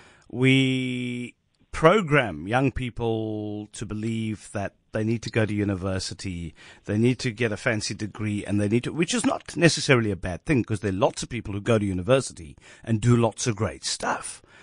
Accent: Elsies River, Western Cape, South Africa; I come from Elsie's River.

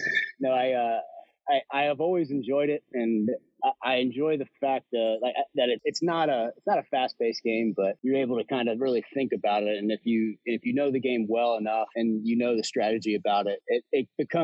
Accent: Richmond, Virginia, United States; Yeah, it kind of started as I grew up here in Richmond, and I played with the Glen Allen Youth Athletic Association

